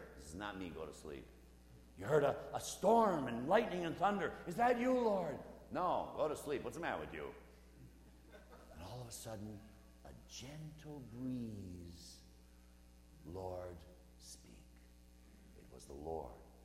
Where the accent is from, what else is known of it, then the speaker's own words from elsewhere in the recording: Milwaukee, Wisconsin, United States; born there; Milwaukee, Wisconsin was my place of birth. And a very beautiful city, by the way.